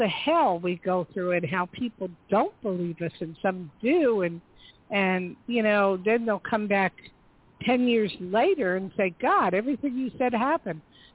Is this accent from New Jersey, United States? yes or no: yes; New Jersey, United States; I grew up in Jersey, but I spent most of my time in New York on 45th Street by all the theaters.